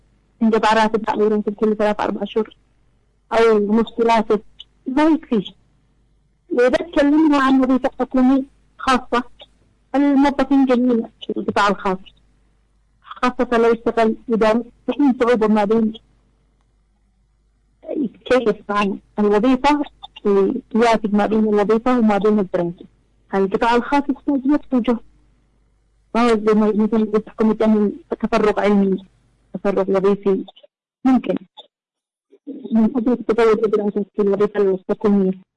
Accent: Yemen; وكذلك سنك ضعيف ومكلف عندنا في اليمن مقارنة بغيره من الدول.

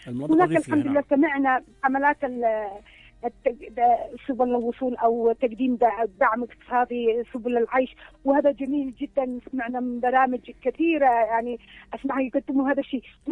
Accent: Yemen

